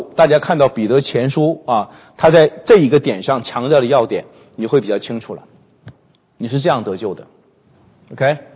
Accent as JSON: {"language": "Chinese", "country": "China", "said": "好像我们中国人信佛的，你说你信什么的？"}